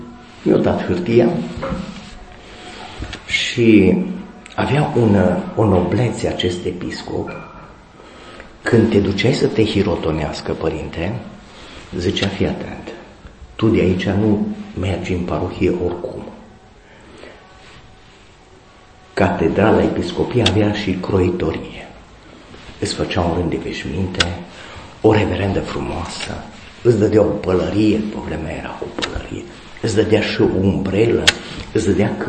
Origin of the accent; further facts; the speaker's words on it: Turda, Cluj County, Romania; moved away; deloc îs din Turda, de ce am plecat la Craiova.